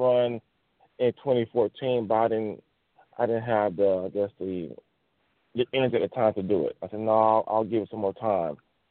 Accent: Tampa, Florida, United States; Okay, like I said, I'm born and raised in Tampa, Florida, went to Hillsborough High School.

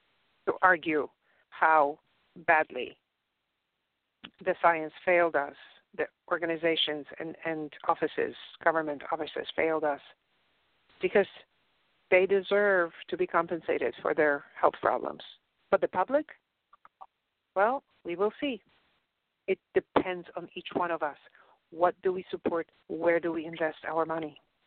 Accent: Poland; English is a second language; Well, I'm from Poland.

